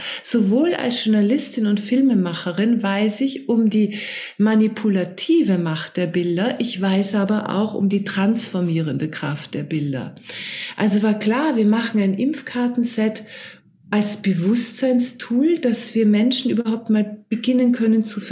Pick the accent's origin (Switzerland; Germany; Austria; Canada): Austria; Ich bin vor 2 Wochen in meine alte Heimat Österreich zurückgezogen.